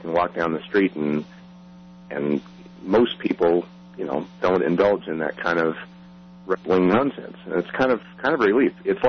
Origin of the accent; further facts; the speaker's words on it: Boulder, Colorado, United States; I grew up in Boulder, actually. Moved away for a while and came back.